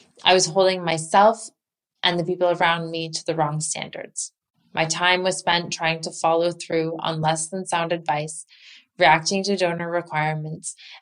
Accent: Canada; moved away as an adult; now in Mumbai, India; I am from Canada originally. I moved to Mumbai in 2007 as a very young person.

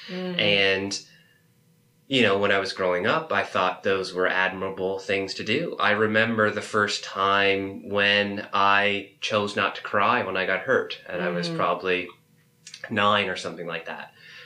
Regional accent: Nova Scotia, Canada; I can relate to that so much from growing up in Cape Breton

